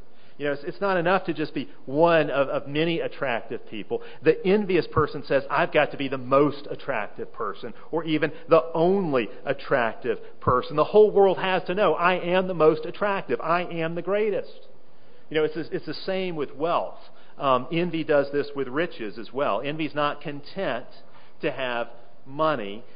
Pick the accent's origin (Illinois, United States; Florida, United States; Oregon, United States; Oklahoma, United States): Illinois, United States; Chicago; I grew up in Chicago watching the Chicago Bulls